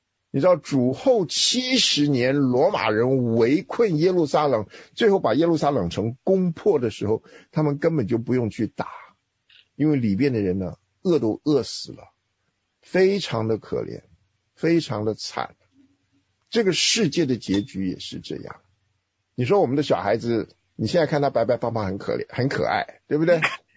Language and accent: Chinese; China